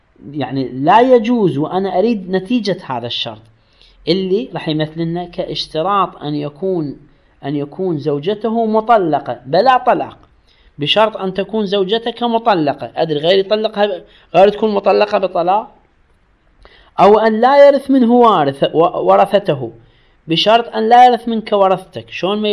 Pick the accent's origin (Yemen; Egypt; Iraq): Iraq; نكاح الشغار يعني هذا اللي يسموه عندنا بالعراق قصة بقصة،